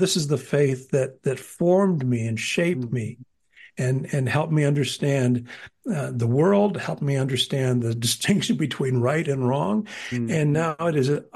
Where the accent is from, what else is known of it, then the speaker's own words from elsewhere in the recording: Iowa, United States; evangelicals in Iowa, which is, you know, I consider my home state because I spent my high school years there.